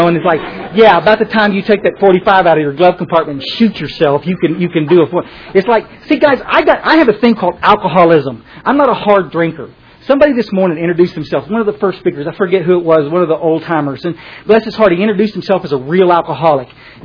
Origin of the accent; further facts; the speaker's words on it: Texas, United States; I'm from Texas. I don't want to look uncool